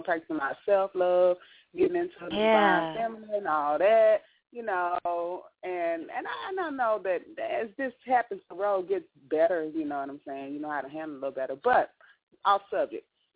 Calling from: Arkansas, United States; from Arkansas.

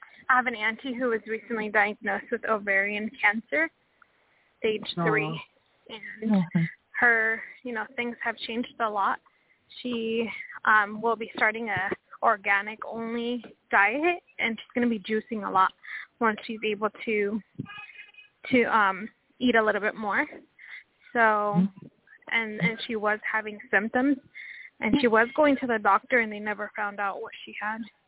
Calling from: Washington, United States; Hi, I'm calling from Washington State.

